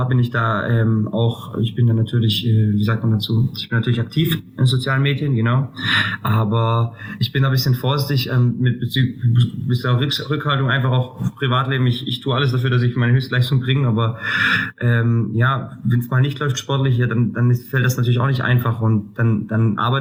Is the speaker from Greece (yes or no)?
yes; Greece; und ich bin Grieche